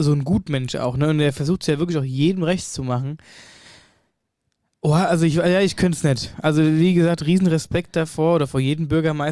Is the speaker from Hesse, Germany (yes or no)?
yes; Wöllstadt, Hesse, Germany; eine Meldung aus quasi meiner Heimatregion Wölstadt.